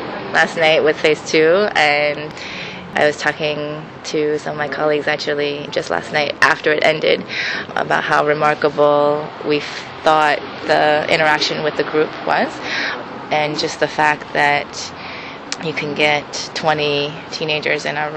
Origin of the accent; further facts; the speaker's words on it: New Haven, Connecticut, United States; and I'm from New Haven, Connecticut, so just down 95.